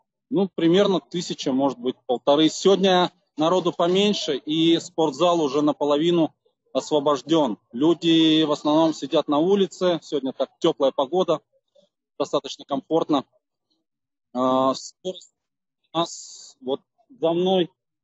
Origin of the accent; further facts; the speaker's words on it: Russia; now in United States; Я из России, я сам из России